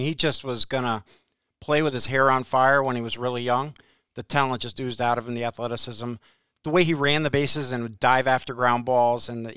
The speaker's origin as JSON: {"language": "English", "town": "Watertown", "region": "Connecticut", "country": "United States", "tie": "born or raised there", "said": "Yeah, I grew up in Watertown, Connecticut, at the Taft School. My dad was a teacher and three-sport coach at the prep school in the Taft School. I also went to Watertown High School, the public school, so both."}